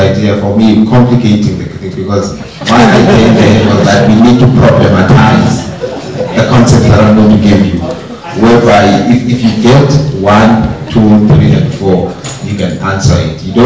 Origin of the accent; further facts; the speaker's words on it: South Africa; particularly as a South African man who was born during apartheid